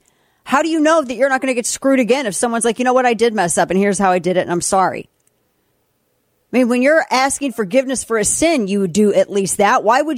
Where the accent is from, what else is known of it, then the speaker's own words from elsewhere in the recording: St. Louis, Missouri, United States; And I'm from St. Louis.